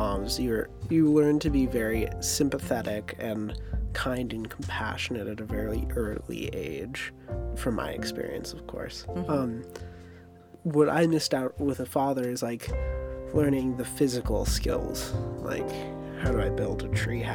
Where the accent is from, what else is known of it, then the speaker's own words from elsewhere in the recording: Fort Collins, Colorado, United States; I was born and raised in Fort Collins, Colorado.